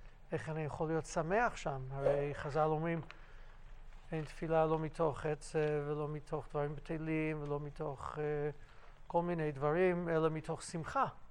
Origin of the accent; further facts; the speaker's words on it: Pompano Beach, Florida, United States; Hebrew is a second language; moved away as an adult; now in Israel; ויליד ארצות הברית, עליתי אחרי שסיימתי אוניברסיטה, גדלתי דתי, לא בישיבות, אבל משפחה מאוד מאוד מסורה לעבודת השם